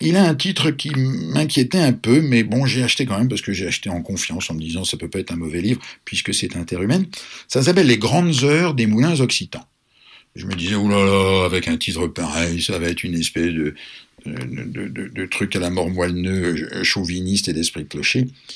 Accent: Paris, Île-de-France, France; Et puisqu'on est parisien

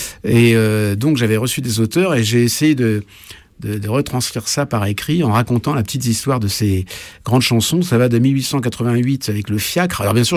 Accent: Paris, Île-de-France, France; Je suis né à Paris, d'ailleurs. Je suis né à l'Hôtel Dieu, au cœur de la capitale. Et donc, je suis un vrai Parisien, même si maintenant, je me promène un petit peu ailleurs.

